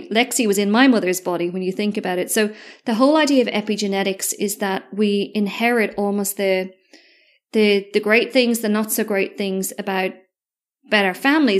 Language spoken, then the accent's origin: English; Ireland; Okay, first of all, I'm Irish. I was raised as a Roman Catholic.